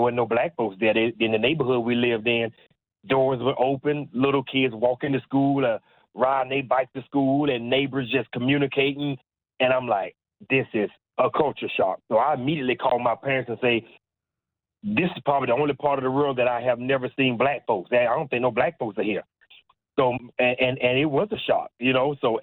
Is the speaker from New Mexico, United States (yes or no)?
no; South Carolina, United States; now in Toronto, Canada; Because he's from down in Miami, and I'm from South Carolina, so we both from the South, so we pretty much stick to, it's a cultural thing.